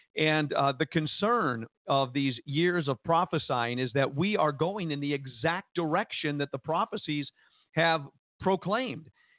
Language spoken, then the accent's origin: English; Jersey City, New Jersey, United States; And I grew up in Jersey City. I grew up, you know, I was a worldly guy like everybody else.